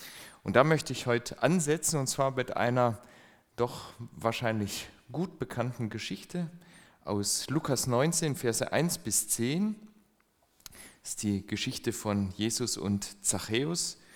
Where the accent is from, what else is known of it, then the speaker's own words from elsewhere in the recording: Swabia, Germany; Schwaben, ist das meine Identität? Ich habe schon gesagt, ich komme eigentlich aus dem Dorf. Es stimmt nicht ganz, es ist auch Stadt gewesen, mein Herkunftsort, aber doch sehr kleinstädtisch.